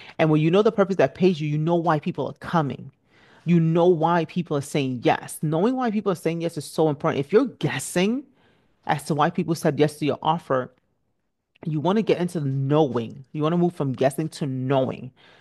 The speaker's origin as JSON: {"language": "English", "country": "Nigeria", "said": "I'm Nigerian, so we sew a lot of clothes."}